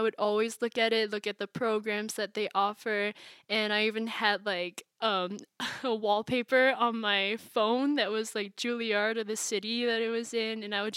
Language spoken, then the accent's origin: English; Malaysia; So I am from Malaysia. Like you said, I was born and raised in Malaysia pretty much. Grew up there all my life, loved it, still love it. It'll always be my home.